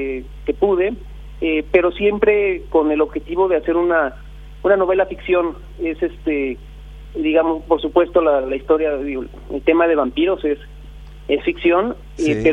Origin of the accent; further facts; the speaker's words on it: Mexico; accent: Mexican; now in Paraguay; Sí, ya 6 años por acá. Ya me siento medio paraguayo, la verdad.